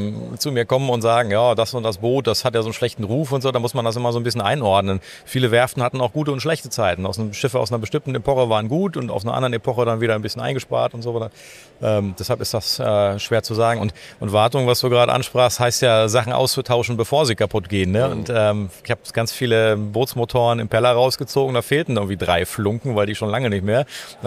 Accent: Wolfsburg, Lower Saxony, Germany; Ich bin in Wolfsburg groß geworden, in der Volkswagenstadt.

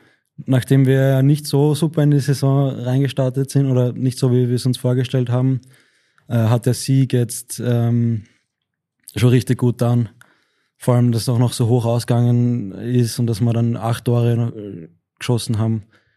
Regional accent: Lower Austria, Austria; also born or lived in Vienna; Also geboren in Wien, aufgewachsen in Niederösterreich. Also ich würde mich als Niederösterreicher bezeichnen

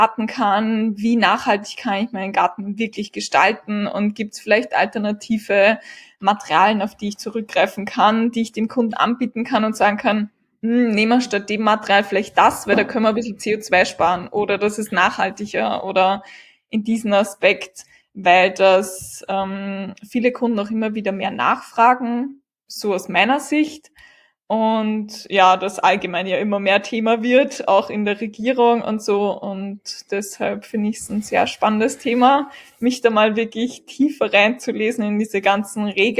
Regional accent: Lower Austria, Austria; Ich komme aus eben Österreich, aus dem schönen Niederösterreich. Und bei uns in Österreich ist ja die Ausbildung da ein bisschen anders.

